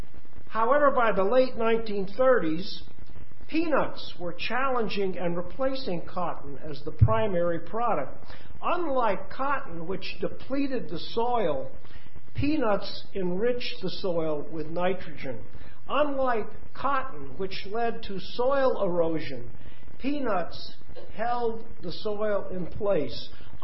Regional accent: Enterprise, Alabama, United States; I was born in Enterprise, a small town in southeast Alabama, and at that time it was a farm service community in country where cotton once had been king.

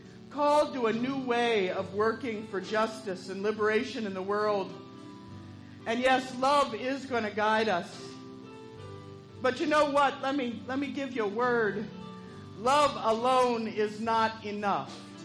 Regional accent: Kentucky, United States; I grew up in Kentucky. And for those of you not familiar with the bluegrass, that means that I grew up surrounded by people who were excited by their faith.

